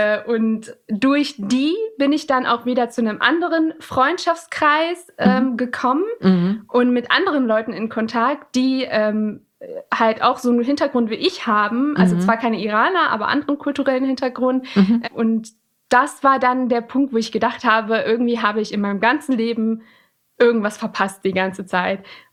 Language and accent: German; Eifel, Germany; Ich bin in Eifel geboren und ich habe eine Schwester, die ist, ich muss immer selber überlegen, die ist 23. Mein Bruder, der ist schon 22 und wir sind alle drei in Eifel geboren.